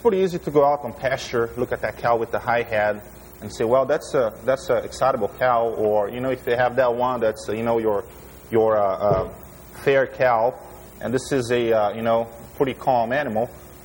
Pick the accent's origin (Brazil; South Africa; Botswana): Brazil; English is a second language; I am from Brazil. Lived in Brazil for about 19 years.